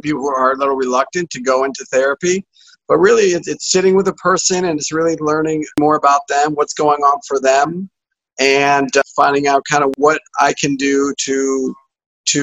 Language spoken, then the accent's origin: English; Syracuse, New York, United States; I grew up in Syracuse, as did you, and big Syracuse Orange fan. And so I grew up there and through high school.